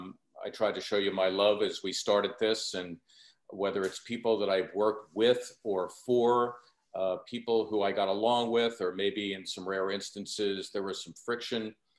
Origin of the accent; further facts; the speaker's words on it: Philadelphia, Pennsylvania, United States; because I always kept the identity of a kid growing up in Northeast Philly and always held that identity